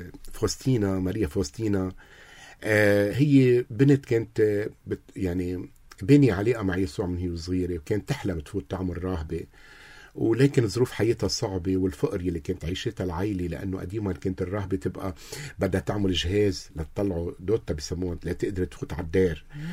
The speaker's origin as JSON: {"language": "Arabic", "country": "Lebanon", "said": "أنا كمرسل لبناني مهندس صوت"}